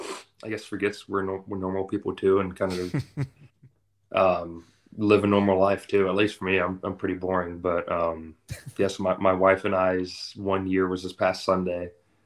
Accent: Atlanta, Georgia, United States; I mean, I grew up in Atlanta.

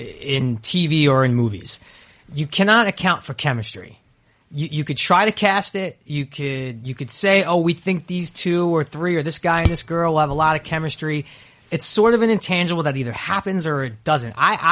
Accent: Brooklyn, New York, United States; I just always knew growing up in Brooklyn, and I loved growing up in Brooklyn. It was the greatest place to grow up.

